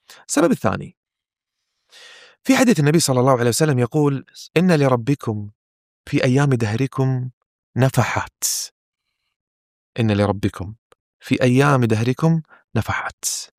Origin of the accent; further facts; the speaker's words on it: Kuwait; احنا عندنا بالكويت عادة نكتنون